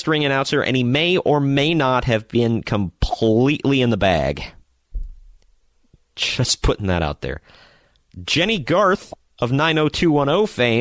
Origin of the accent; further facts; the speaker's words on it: Scotland, United Kingdom; Kilts are meant to be worn without pants, Greg. I'm Scottish. I know this.